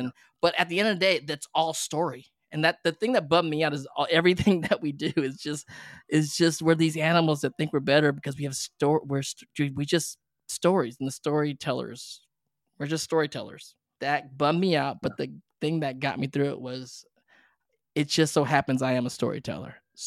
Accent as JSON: {"language": "English", "country": "Philippines", "said": "Well, again, you know, I'm Filipino. I'm a good Catholic kid. I grew up Catholic, not as Catholic as I was when I was growing up."}